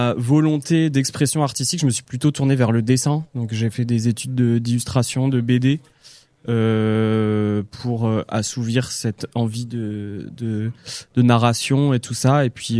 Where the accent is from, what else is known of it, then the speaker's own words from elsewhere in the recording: Réunion; also born or lived in Rouen; je suis né à Rouen, j'ai grandi à l'île de la Réunion, après j'ai fait des études un peu dans plein de coins.